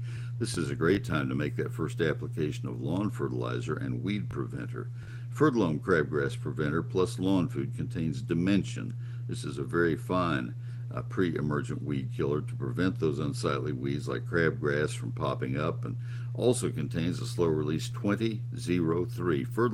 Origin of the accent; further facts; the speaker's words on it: College Station, Texas, United States; I grew up in College Station, so once again, I am speaking from familiarity.